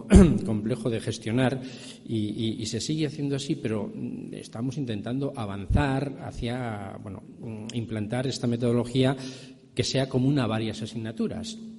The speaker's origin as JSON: {"language": "Spanish", "region": "Castilla-La Mancha", "country": "Spain", "lives_now": "Valencia, Spain", "said": "Él era de Molina de Aragón, vengo de Valencia, pero soy de un pueblo de Castilla-La Mancha, de ahí al lado de Molina de Aragón"}